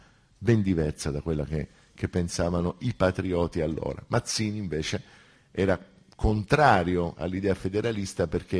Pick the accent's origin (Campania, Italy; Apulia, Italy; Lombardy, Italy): Apulia, Italy; Taranto; quando io vado nella mia città d'origine, che è Taranto